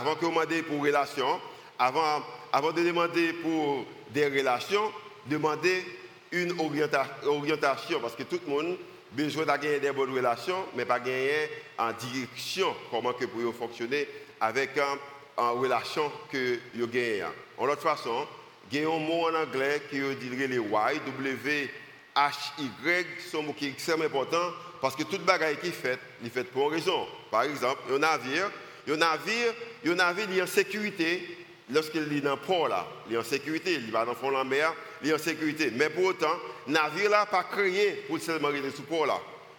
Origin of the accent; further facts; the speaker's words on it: Haiti; nous, en tant qu'Haïtien